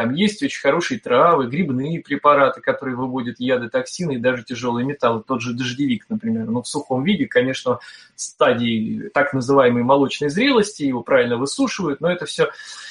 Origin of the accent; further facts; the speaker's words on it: Moscow, Russia; я коренной москвич, с 99-го года переехал жить в собственный дом в Подмосковье, в коттеджный поселок.